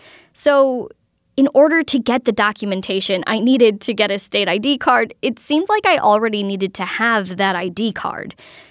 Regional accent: Wisconsin, United States; Although I'm originally from Wisconsin, I don't drive, so I've never had a license.

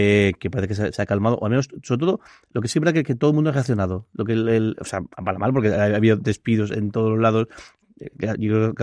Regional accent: Alicante, Valencian Community, Spain; No lo digo porque somos alicantinos

